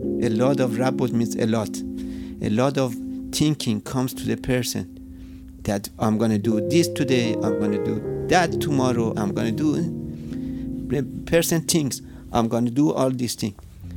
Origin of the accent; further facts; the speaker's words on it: Iran; English is a second language; now in United States; I'm not from United States, as you notice from my accent. I'm from Iran. On 1979, a lot of Jews, including me, they left Iran to come to the United States